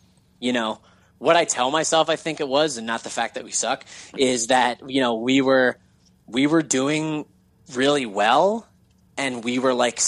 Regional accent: Hamilton, Ontario, Canada; Because now on stage, when I say, yeah, we're from Hamilton, Ontario, someone will go, wait … from there.

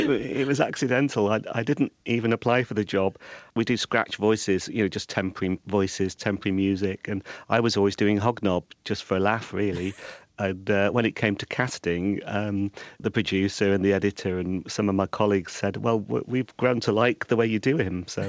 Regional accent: Preston, North West England, United Kingdom; My hometown is Preston, which the local team is Preston North End, and I had a Preston North End school bag, but I never ever went to see a game.

